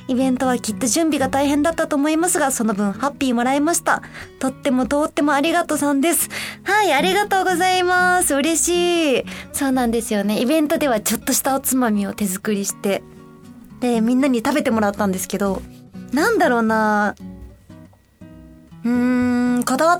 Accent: Osaka, Japan; accent: Kansai dialect; 私、もともと大阪出身なんで、普段、関西弁で話してることが多いんですけど

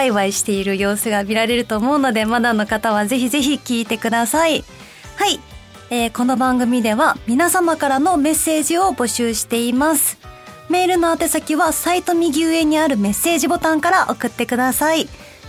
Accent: Kansai, Japan; 私関西出身なので

